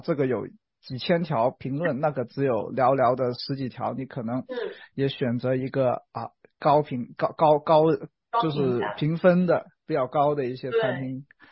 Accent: Guangdong, China; 还有另外一种就是我们广东人的肠粉，对吧？

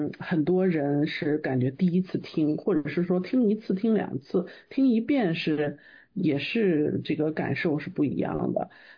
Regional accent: Xi'an, Shaanxi, China; now in United States; 我呢是来自中国的西安，古城西安，在中国是上的是西安外国语学院，学的是英文。来美国以后呢

